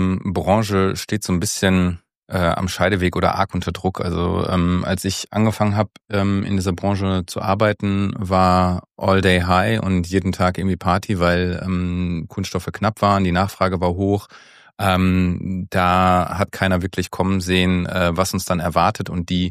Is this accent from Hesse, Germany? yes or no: no; North Rhine-Westphalia, Germany; bei uns im Ruhrgebiet